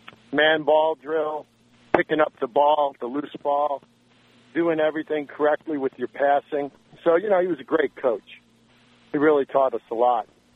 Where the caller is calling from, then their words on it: Florida, United States; I'm calling from Florida.